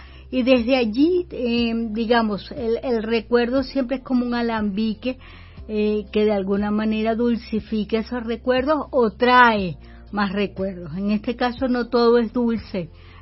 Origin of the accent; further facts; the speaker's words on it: Maracaibo, Zulia, Venezuela; moved away as an adult; Yo salí de Maracaibo teniendo 25 años, hace ya casi el doble pronto.